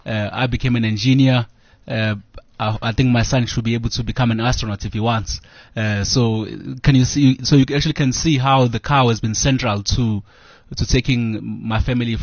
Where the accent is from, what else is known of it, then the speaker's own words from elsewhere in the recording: Ndwedwe, KwaZulu-Natal, South Africa; it really stems from my growing up in Ndwedwe. Ndwedwe is not far from Kingshaka Airport.